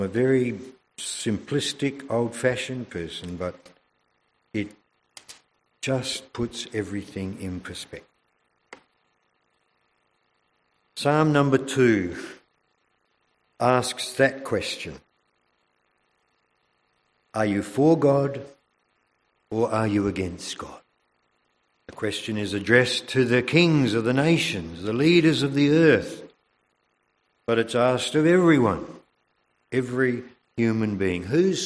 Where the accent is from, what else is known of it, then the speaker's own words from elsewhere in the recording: South Australia, Australia; that I come from South Australia